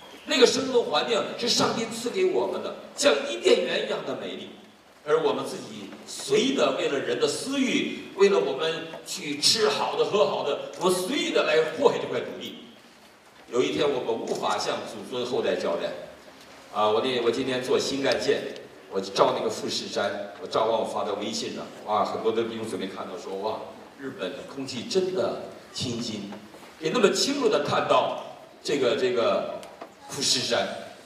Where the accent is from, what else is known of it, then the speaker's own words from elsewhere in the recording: Northeast China, China; accent: Northeast China; 因为我有东北口音